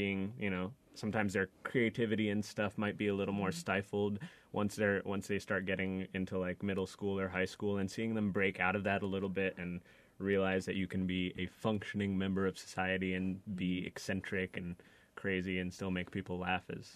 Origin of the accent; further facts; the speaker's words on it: Atlanta, Georgia, United States; I am actually from Atlanta, Georgia.